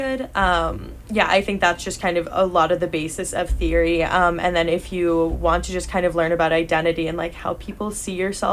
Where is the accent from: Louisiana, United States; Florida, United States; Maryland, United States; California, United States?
Florida, United States; Jacksonville; I'm from Jacksonville, Florida.